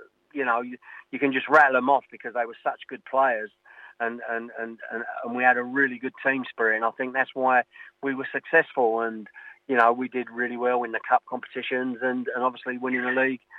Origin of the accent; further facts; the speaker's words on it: London, United Kingdom; from being a Londoner to go to Wickham and have so many nice people around you, because you don't really get that in London.